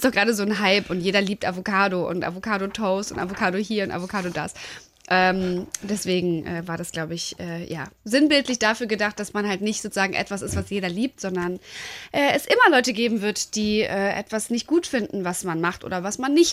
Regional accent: Berlin, Germany; Also ich komme aus Berlin und da ist alles echt noch grau

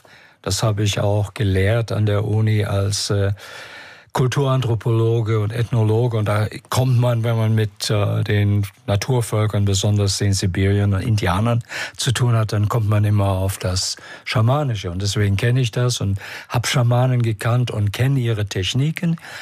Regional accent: Saxony, Germany; Ja, Sachse bin ich immer noch. Und ich bin kein Allgäuer.

